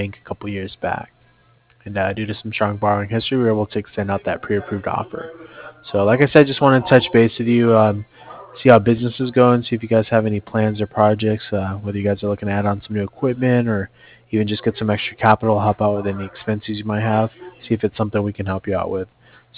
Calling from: Cardiff, Wales, United Kingdom; I'm calling over from Cardiff.

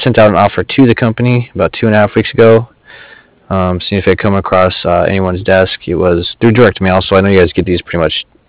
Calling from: Cardiff, California, United States; I'm calling from Cardiff. It's C-A-R-D-I-F-F, like Frank Frank.

